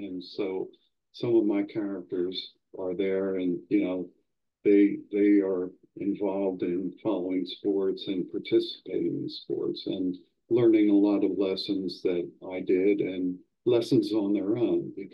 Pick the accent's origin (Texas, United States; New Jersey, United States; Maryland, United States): Maryland, United States; Baltimore; You know, when I grew up in Baltimore, there were the Baltimore Bullets were still there